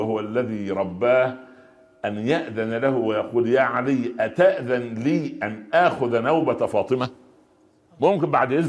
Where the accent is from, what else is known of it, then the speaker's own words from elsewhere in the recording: Upper Egypt, Egypt; وعندنا في الصعيد مثل جميل اقوله للاولاد اللي بيتزوجون كلهم